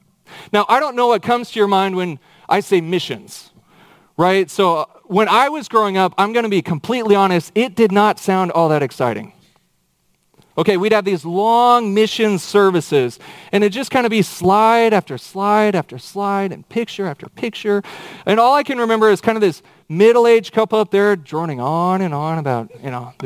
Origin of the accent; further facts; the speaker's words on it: Kansas, United States; Being from Kansas, I always thought of God as an American God. You know, he had kind of a Kansas drawl to him.